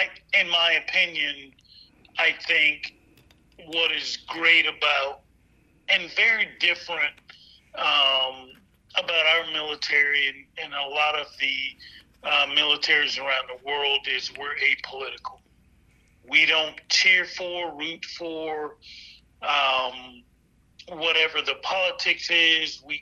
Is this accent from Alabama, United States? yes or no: yes; Mobile, Alabama, United States; I grew up in Mobile, Alabama, West Mobile, graduate 1991 from Baker High School